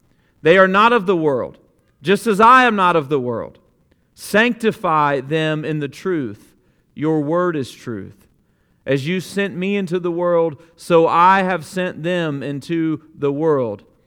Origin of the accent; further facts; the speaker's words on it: Alabama, United States; You know, I talk to you often about growing up in Alabama and what that was like